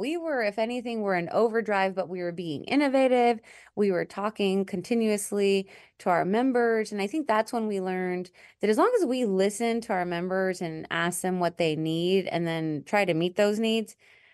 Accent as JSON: {"language": "English", "town": "San Antonio", "region": "Texas", "country": "United States", "also_born_or_lived": "Washington, D.C.", "said": "I'm actually from San Antonio, but moved around a bit for school and work and was living in Washington, D.C. when I had the opportunity to come back to Texas and transfer with my job."}